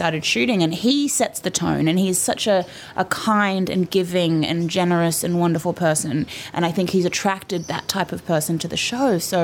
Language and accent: English; Australia; made a name for myself being an Australian on an American show. They want me to be Australian.